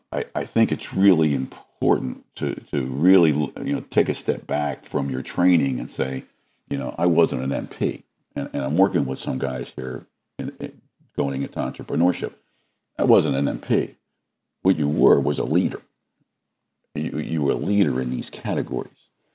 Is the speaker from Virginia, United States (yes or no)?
no; Bridgeport, Pennsylvania, United States; now in Lancaster, United States; I grew up outside of Philadelphia, a little town called Bridgeport, outside of Philly. The landmark there now is the King of Prussia Mall.